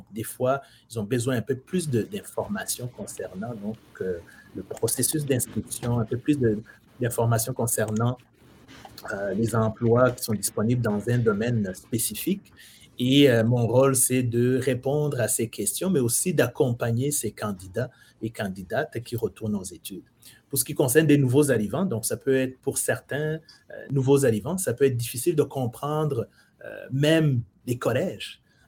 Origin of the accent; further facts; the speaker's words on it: Rwanda; moved away as an adult; now in Ottawa, Canada; comme vous l'avez mentionné. Je suis originaire du Rwanda. Je suis né et grandi au Rwanda. Et en 1998, j'ai décidé de quitter mon pays natal. Donc, je suis arrivé au Canada le 13 septembre 1998.